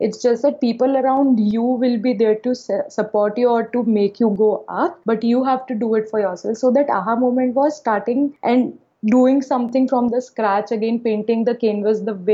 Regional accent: India; I'm an Indian. I'm a Hindu, and I have been born and raised in India.

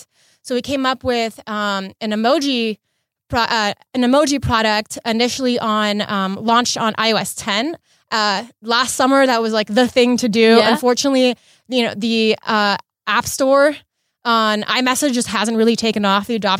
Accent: Los Angeles, California, United States; So I'm an LA native. I was born and raised in LA, born and raised in the West Side. And after high school, I then became a sort of Bay Area transplant.

